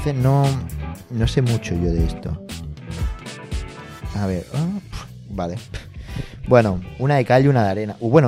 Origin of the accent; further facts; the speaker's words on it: Spain; si no me dicen cuántos campos de fútbol es, como español, no sé cuán